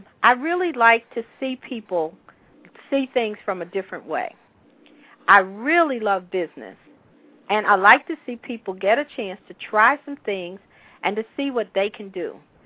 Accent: Richmond, Virginia, United States; First of all, I am from Richmond, Virginia, hailing from the East Coast.

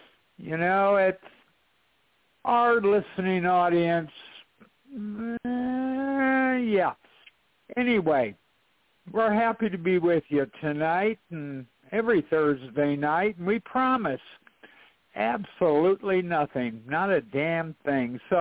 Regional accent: Madison, West Virginia, United States; I said, I'm from Boone County. She goes, no. I said, oh, yeah. Madison, West Virginia.

